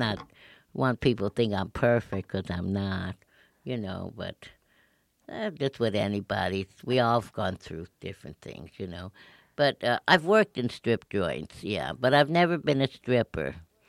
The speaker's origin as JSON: {"language": "English", "town": "Denver", "region": "Colorado", "country": "United States", "tie": "born or raised there", "said": "I was raised in Denver, Colorado."}